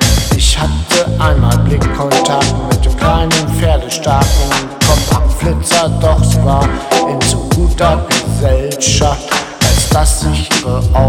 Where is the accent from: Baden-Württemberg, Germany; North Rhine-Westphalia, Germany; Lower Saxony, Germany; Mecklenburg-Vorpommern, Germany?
Lower Saxony, Germany; Soltau; Ich bin eigentlich aus Soltau in Niedersachsen und fahre seit 8 Jahren jedes Wochenende durch diesen Ort